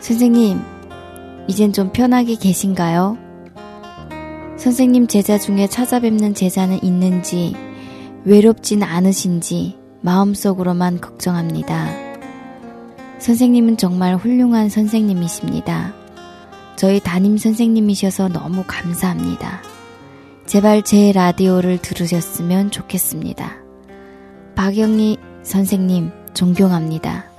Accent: Hamhung, South Hamgyong, North Korea; moved away as an adult; now in South Korea; 탈북한 지는 15년 됐습니다.

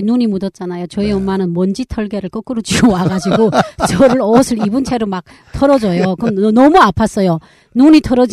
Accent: Ryanggang, North Korea; now in South Korea; 야, 내 양강도 출신인데 내 여기를 못 하겠니?

